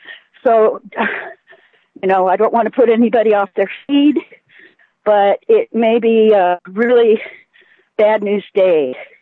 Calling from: Seattle, Washington, United States; I'm calling from Seattle.

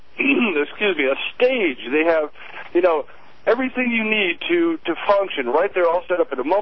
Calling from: Washington, District of Columbia, United States; No, I'm calling from Washington, D.C.

